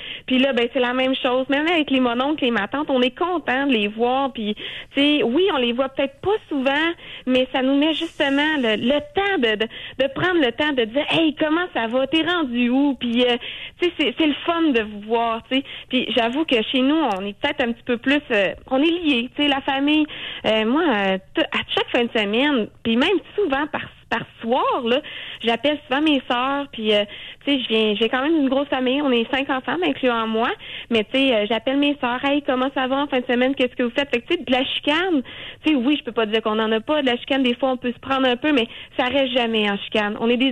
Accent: Quebec City, Quebec, Canada; Moi, je viens de Québec. Écoutez, puis j'ai 33 ans.

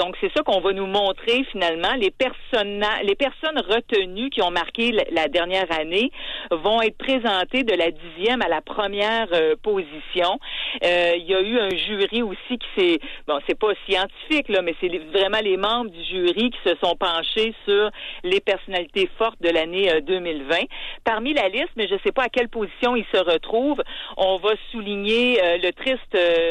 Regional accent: Quebec, Canada; en tout cas chez nous au Québec

